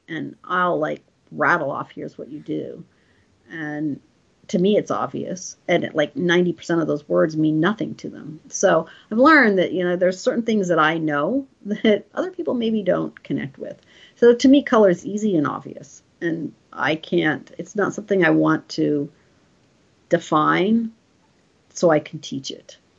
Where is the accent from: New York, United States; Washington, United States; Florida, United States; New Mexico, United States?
New Mexico, United States; And I grew up in New Mexico, you know, and there was not a lot of other art.